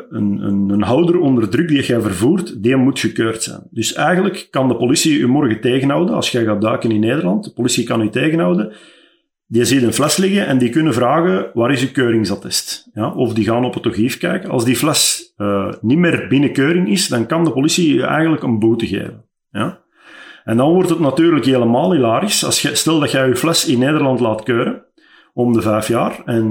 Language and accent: Dutch; Belgium; En daar zijn wij Belgen heel, heel straf in natuurlijk.